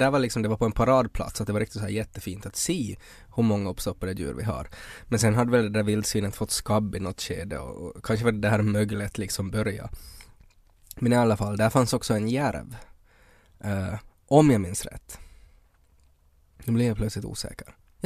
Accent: Purmo, Ostrobothnia, Finland; Igår så körde vi ju genom Purmo också, min hemby.

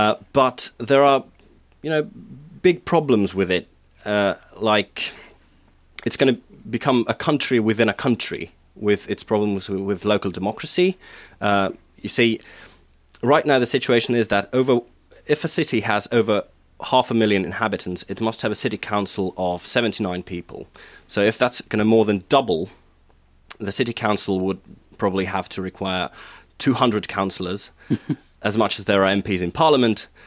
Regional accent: Kouvola, Kymenlaakso, Finland; I'm from Kouvola, which is one of the few towns in Finland which isn't located near any water. It doesn't have a river, a lake, or the sea next to it.

